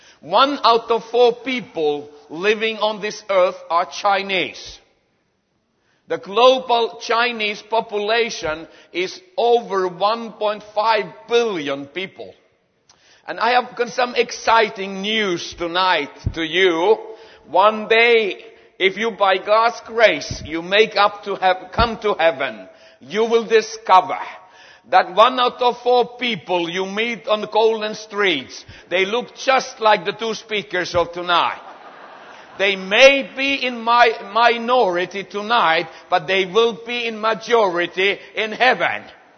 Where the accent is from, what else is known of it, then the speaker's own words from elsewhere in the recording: Sweden; English is a second language; moved away as an adult; also born or lived in Finland; now in China; I cannot speak English, I just imitate you. I was born in Finland, raised up in Sweden, and for the last 22 years I have been messed up in China.